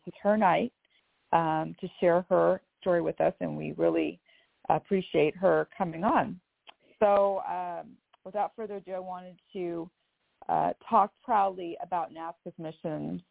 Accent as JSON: {"language": "English", "town": "Sarasota", "region": "Florida", "country": "United States", "said": "I am from Sarasota, Florida."}